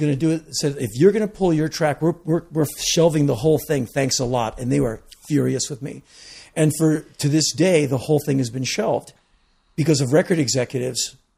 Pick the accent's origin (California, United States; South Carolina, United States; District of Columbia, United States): District of Columbia, United States; Washington; I was raised in Washington, D.C. by a mother who worked for Joseph Califano under Johnson.